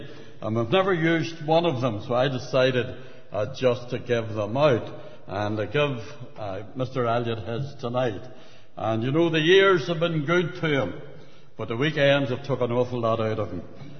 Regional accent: Belfast, Northern Ireland, United Kingdom; I was born and bred in the city of Belfast. You would know that from my very polished accent. And East Belfast, where the shipyard is, and a wee street called Rosalind Street. And it was there that I was born and bred and brought up.

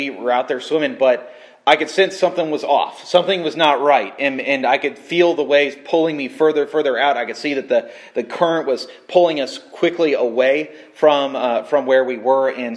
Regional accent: California, United States; Growing up in Southern California, we certainly made use of the nearby beaches and went there every summer.

